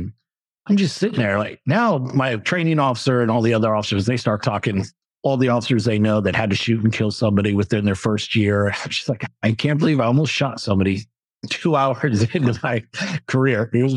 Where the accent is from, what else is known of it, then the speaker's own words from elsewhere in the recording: San Francisco, California, United States; I grew up in San Francisco. Always wanted to work for the police department there.